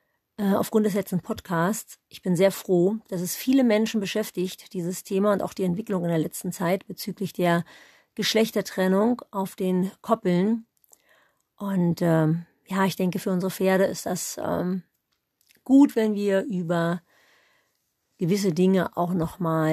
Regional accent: East Germany, Germany; Da habe ich als Kind wahnsinnig viel ohne Sattel geritten, weil es gab einfach mal nicht so viele Sättel und passende Sättel schon gar nicht. Jeweils bei uns im Osten.

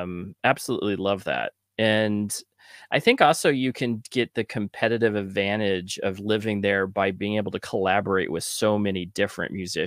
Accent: Tucson, Arizona, United States; I am from Tucson, Arizona. I was born there, kind of raised there a little bit of my life.

